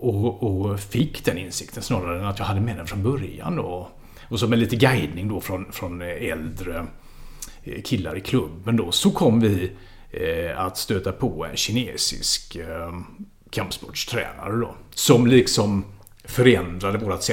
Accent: Gothenburg, Västra Götaland County, Sweden; Jag är 45 år, från Göteborg från början, boende i Skåne.

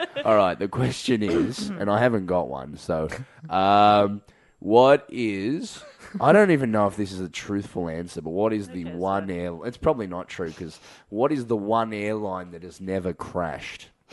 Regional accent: Melbourne, Victoria, Australia; because I'm from Melbourne, I love coffee.

